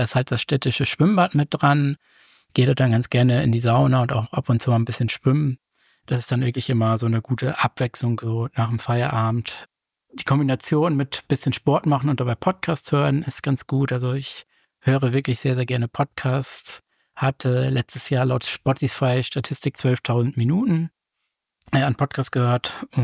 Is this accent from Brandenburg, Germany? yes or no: no; Braunschweig, Lower Saxony, Germany; Also ich bin 36 Jahre alt, ich komme aus Braunschweig